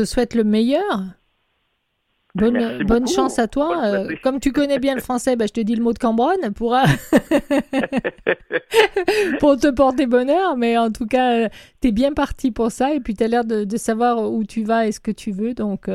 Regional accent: France; Moi, en tant que Française, ça me fait super plaisir

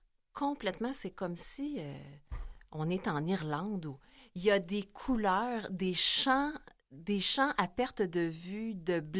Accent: Quebec, Canada; Même si on est gaspésien.

